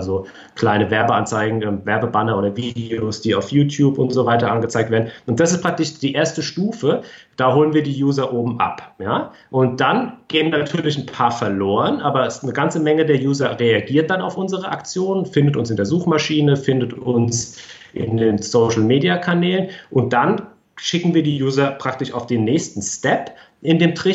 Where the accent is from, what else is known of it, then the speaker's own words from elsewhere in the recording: Bensheim, Hesse, Germany; born there; Nee. Ich bin gebürtiger Bensheimer.